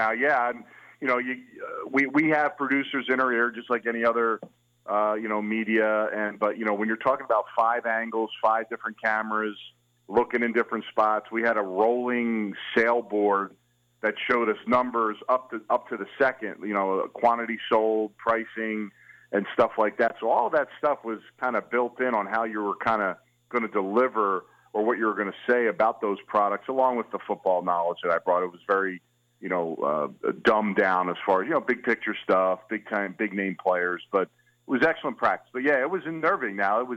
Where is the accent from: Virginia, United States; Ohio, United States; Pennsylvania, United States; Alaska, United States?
Pennsylvania, United States; Philadelphia; Number one, I'm from Philly, so I got a little hustle in me